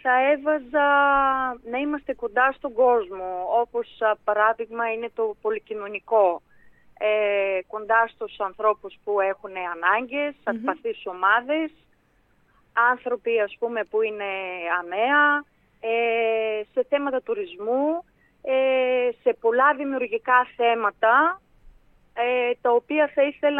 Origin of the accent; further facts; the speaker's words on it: Bulgaria; first language Greek; Και τα ελληνικά, η οποία είναι μητρική μου γλώσσα, άσχετα που έχω μεγαλώσει στη Βουλγαρία.